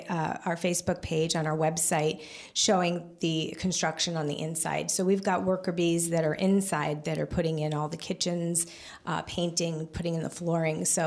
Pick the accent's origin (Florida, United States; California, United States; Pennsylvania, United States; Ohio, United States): California, United States; now in Napa, United States; So I am actually from Southern California. I moved up to the Napa area for this position